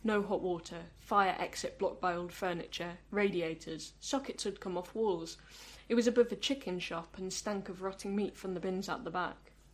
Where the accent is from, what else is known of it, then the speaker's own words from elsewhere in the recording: United Kingdom; You see how rambly we've become because we're British people, maybe saying goodbye.